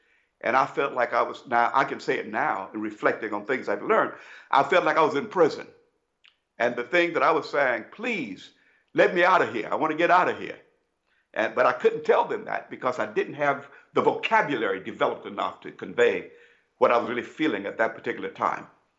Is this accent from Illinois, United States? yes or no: yes; Brooklyn, Illinois, United States; I grew up in Brooklyn, Illinois, a small community